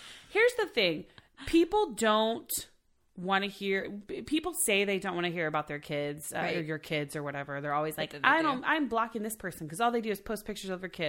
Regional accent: Oklahoma, United States; Because, you know, I'm from Oklahoma originally.

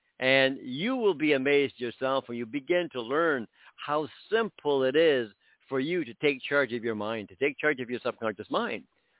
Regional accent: Canada; I'm Canadian, living in Canada.

